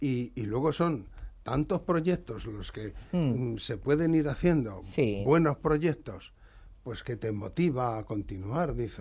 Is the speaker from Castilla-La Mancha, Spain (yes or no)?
yes; Castilla-La Mancha, Spain; born there; also born or lived in Madrid; Bueno, de nacimiento soy manchego.